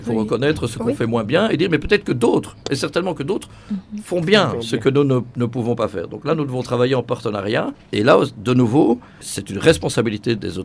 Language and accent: French; Belgium; Je suis belge, donc je compare à ce que je connais.